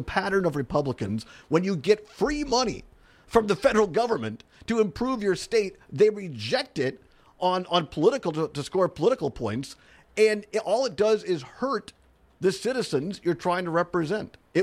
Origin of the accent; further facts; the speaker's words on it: Richland Center, Wisconsin, United States; Growing up in Richland Center out in southwest Wisconsin, we did have public transportation.